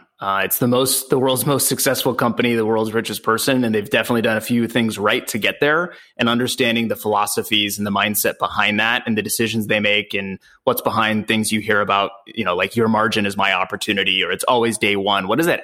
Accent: San Diego, California, United States; So I'm from San Diego, California, but I hate surfing.

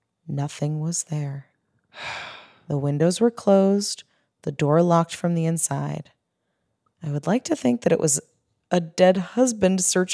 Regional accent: Washington, United States; now in Tucson, United States; My wife and I live in Tucson, but go back home to Washington State during the summer.

